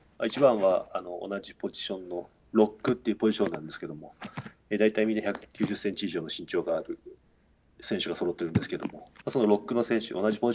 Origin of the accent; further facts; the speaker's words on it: Koriyama, Fukushima, Japan; 僕は郡山市の御代田町出身なんでね、御代田町の大自然の中で遊んだりとか、あとは近所にカルチャーパークっていう遊園地があったんで、そこにもよく行ったりしてました。